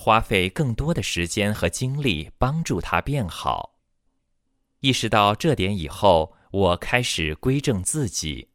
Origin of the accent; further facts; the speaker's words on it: China; 中国很好，我们也是中国人